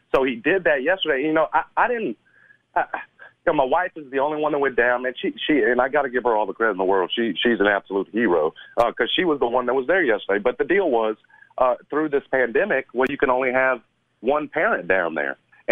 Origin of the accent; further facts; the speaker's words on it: Memphis, Tennessee, United States; My history of growing up in Memphis City Schools, there was no lesson on Juneteenth.